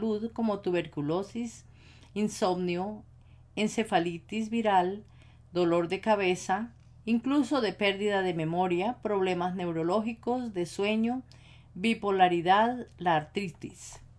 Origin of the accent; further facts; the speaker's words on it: Peru; born there; also born or lived in Spain; Nací en Perú, pero también tengo la nacionalidad española donde viví por 20 años